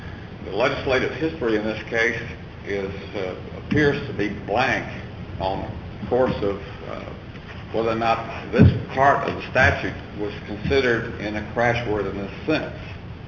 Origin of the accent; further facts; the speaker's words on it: Houston, Texas, United States; I'm from Houston.